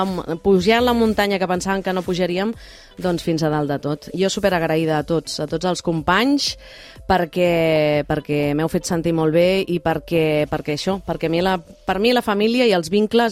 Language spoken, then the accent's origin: Catalan; Catalonia, Spain; jo sóc seny i rauxa, sóc empordanesa